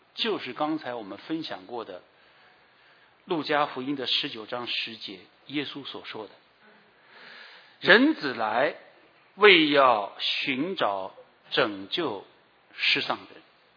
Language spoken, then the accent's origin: Chinese; China; 这些没有生命的东西，我们中国人真是把它当成神的。